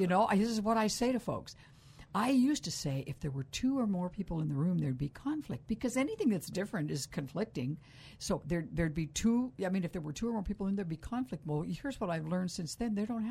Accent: Modesto, California, United States; also born or lived in Fresno; Modesto native.

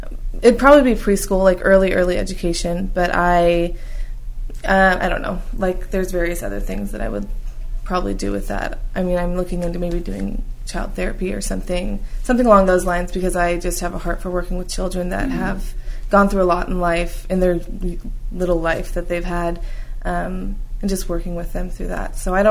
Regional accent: Kerman, California, United States; I grew up local. I grew up out in Kerman. I went to Kerman High.

